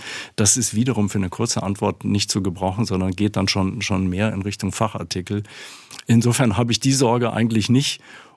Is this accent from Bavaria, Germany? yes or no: no; Hanover, Lower Saxony, Germany; etwa in meiner Heimatstadt Hannover